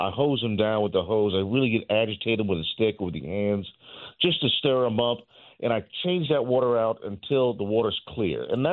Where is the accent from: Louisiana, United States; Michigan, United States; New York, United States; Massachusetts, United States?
Louisiana, United States; Rayne; born or raised there